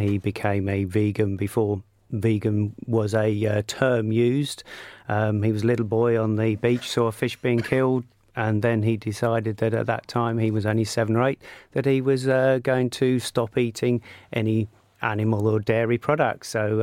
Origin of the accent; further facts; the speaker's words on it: London, United Kingdom; born there; now in Folkestone, United Kingdom; No, I was born in London.